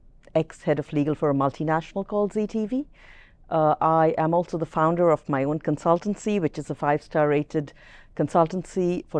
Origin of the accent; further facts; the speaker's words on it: India; I grew up in India. Ancestrally, I'm from Goa, hence the Portuguese-Spanish connection with my name. Yeah. I grew up in India